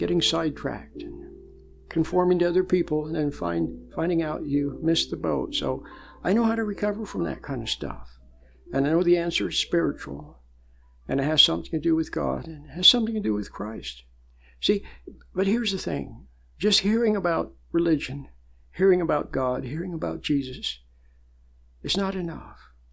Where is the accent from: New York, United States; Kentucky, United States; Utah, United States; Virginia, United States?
Utah, United States; also born or lived in Wyoming; now in San Francisco, United States; I was born in Wyoming, grew up in Utah, came to San Francisco to go to college and ended up staying for 25 years